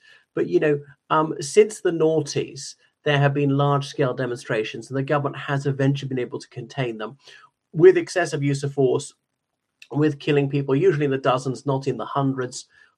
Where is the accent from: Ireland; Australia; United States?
Ireland; from Ireland.